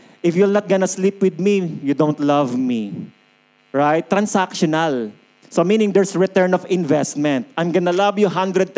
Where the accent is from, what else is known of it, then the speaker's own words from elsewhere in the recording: Philippines; I grew up in the Philippines.